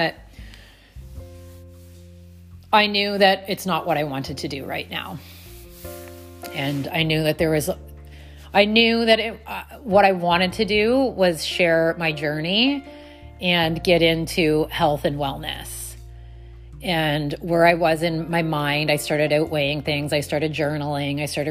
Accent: Oakville, Ontario, Canada; born there; I was born in Oakville, Ontario, and on August 16th, 1977 at 11:35 PM

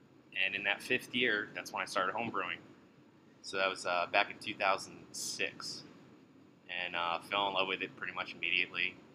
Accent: New Jersey, United States; moved away as an adult; also born or lived in Philadelphia; now in Asheville, United States; I was born in New Jersey, grew up there, and then lived outside Philly, and didn't like it at all, didn't like the snow.

